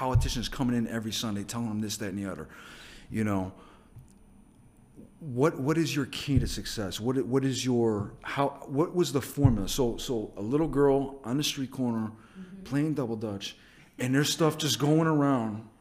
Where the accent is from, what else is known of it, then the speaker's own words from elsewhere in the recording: Chicago, Illinois, United States; Rogers Park. Devon Avenue, the best food in the city.